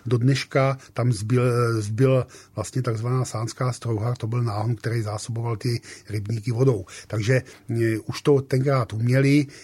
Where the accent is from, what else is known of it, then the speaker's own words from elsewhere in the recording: Nymburk, Central Bohemian Region, Czechia; Já jsem z Nymburka a tam byla síť rybníků